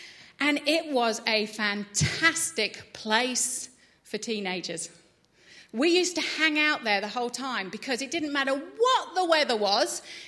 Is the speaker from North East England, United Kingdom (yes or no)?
no; Layer de la Haye, East of England, United Kingdom; I was brought up in England. Do anyone guess that one? I grew up in this beautiful, quintessential English village with a very French name, because it was from the Norman Conquest back in 1066, called Laye de la Haye.